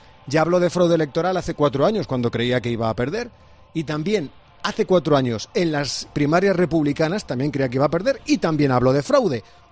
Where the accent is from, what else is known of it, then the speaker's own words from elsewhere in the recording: Spain; Que somos españoles